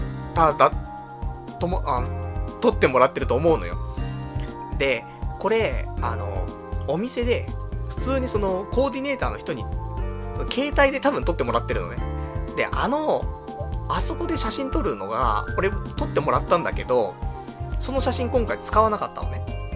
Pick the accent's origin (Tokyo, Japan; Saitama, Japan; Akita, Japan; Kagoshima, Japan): Saitama, Japan; 俺もね、出身埼玉だし、まあ、結婚したら埼玉に戻ってもいいかなと思ってますから